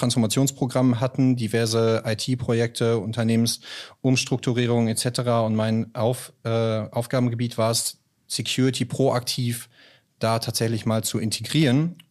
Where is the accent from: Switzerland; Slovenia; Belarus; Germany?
Germany; Münster, North Rhine-Westphalia; born there; Bin gebürtiger Münzeraner